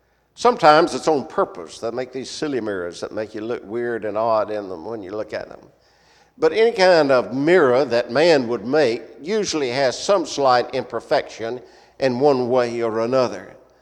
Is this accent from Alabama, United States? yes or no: yes; Decatur, Alabama, United States; I am from Decatur, Alabama, work and worship with the Somerville Road Church there in Decatur.